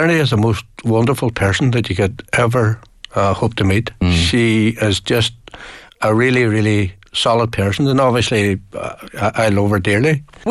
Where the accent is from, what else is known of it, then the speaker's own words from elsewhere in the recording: Derry, Northern Ireland, United Kingdom; And, I mean, Derry is as Irish as Dublin. You know, the community we come from regards itself as Irish